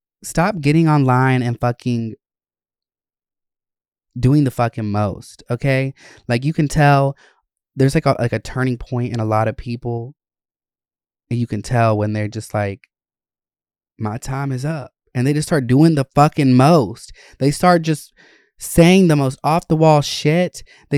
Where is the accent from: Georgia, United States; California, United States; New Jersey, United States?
Georgia, United States; And I grew up in Gwinnett and North Georgia areas